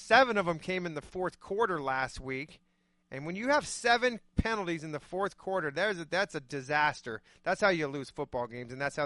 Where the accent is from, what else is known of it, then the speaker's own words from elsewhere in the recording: Phoenix, Arizona, United States; I'm from Phoenix. You know that, right?